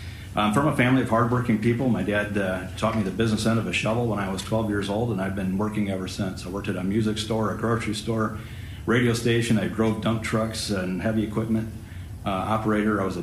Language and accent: English; Manning, Iowa, United States; I'm from Manning, Iowa. I'm 56 years old